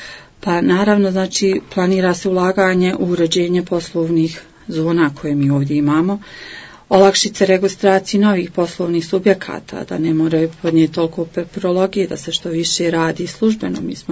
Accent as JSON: {"language": "Croatian", "town": "Vareš", "region": "Federation of Bosnia and Herzegovina", "country": "Bosnia & Herzegovina", "tie": "born or raised there", "said": "rođena sam u Varešu gdje sam odrasla i danas tu živim sa svojom obitelji."}